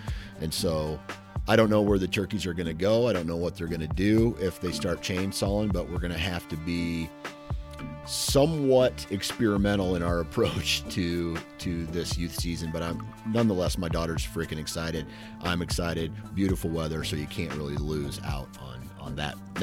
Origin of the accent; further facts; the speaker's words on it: Midwest, United States; of course, I'm from the Midwest, so I'm a little bit biased here in this answer.